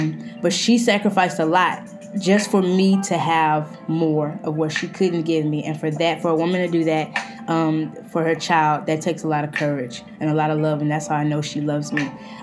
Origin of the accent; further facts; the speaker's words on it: Texas, United States; now in New York, United States; I live in New York. I moved from Texas to New York.